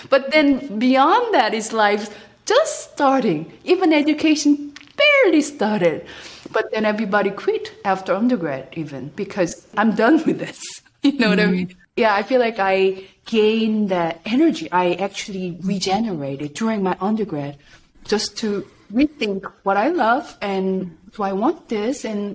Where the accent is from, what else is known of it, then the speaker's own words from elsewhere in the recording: Busan, South Korea; But later I realized that staying in Busan, which is my hometown, it's not that exciting. I went to university from my home, my own home, you know, nothing exciting.